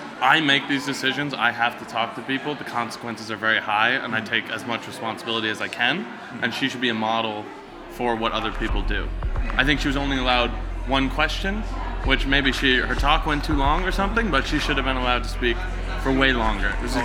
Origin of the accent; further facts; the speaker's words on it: United States; Yeah, I'm from America.